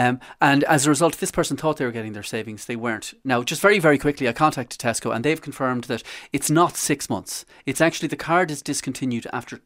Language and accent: English; Galway, Connacht, Ireland; I'm from Galway, so yes, which is why I picked it.